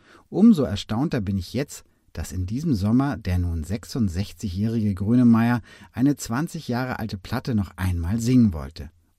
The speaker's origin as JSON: {"language": "German", "town": "Schwerin", "region": "Mecklenburg-Vorpommern", "country": "Germany", "tie": "born or raised there", "said": "Gestern hat er seine neue Tour gestartet in meiner Heimatstadt Schwerin."}